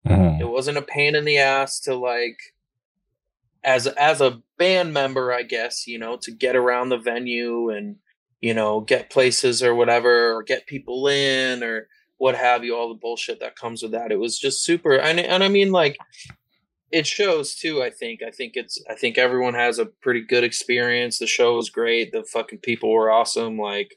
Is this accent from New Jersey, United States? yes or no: no; New York, United States; Like I'm from upstate. I'm from the Adirondacks, dude. I'm from upstate New York. There ain't shit up there, you know?